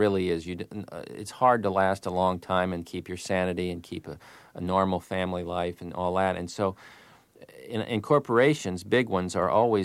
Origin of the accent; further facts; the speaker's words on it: Florida, United States; Well, I got to say that when in Florida, growing up in Florida and seeing it's a place of immense beauty